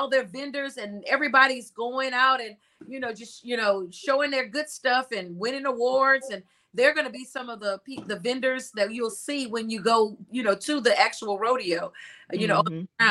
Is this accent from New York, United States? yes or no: no; Houston, Texas, United States; Oh yeah, but I'm a Texan girl. I'm a Houston so I know rodeo time.